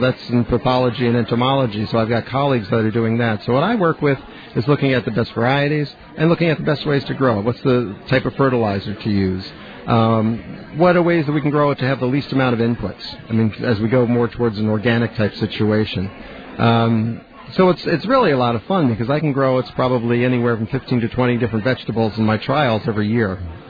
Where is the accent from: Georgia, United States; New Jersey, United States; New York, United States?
New Jersey, United States; Well, I grew up in New Jersey in the suburbs. It wasn't from a farming background at all.